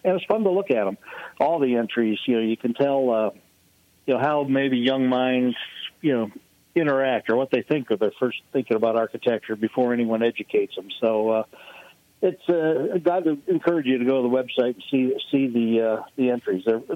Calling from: Arlington, Texas, United States; I'm just sitting in my home office here in Arlington, Texas.

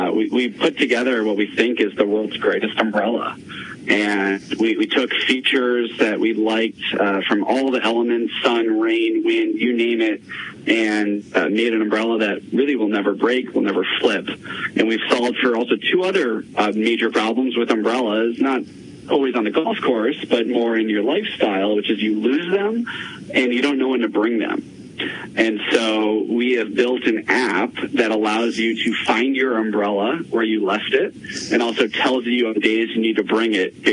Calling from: New York City, New York, United States; And I'm calling from New York City and we had a nor'easter come through yesterday.

